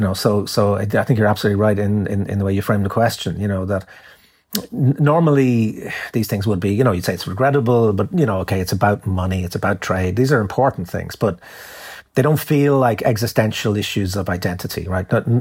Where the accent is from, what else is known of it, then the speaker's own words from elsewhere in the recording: Dublin, Leinster, Ireland; So when I was a kid, you know, I grew up in Dublin.